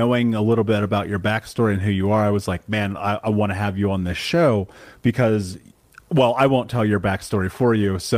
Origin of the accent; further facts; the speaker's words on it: Indiana, United States; growing up in the Midwest, living in Indiana, like struggling to survive